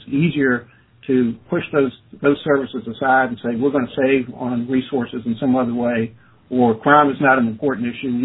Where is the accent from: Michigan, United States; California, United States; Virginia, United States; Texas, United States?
Virginia, United States; Well, I'm from Virginia, and we have, over the years, developed many different initiatives to establish that crime prevention mandate.